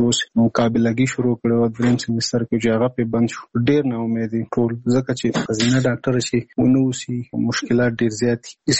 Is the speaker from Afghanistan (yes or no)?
yes; Nangarhar, Afghanistan; now in Kabul, Afghanistan; زموږ کور په ننګرهار کې دی، زه په کابل کې هم دلته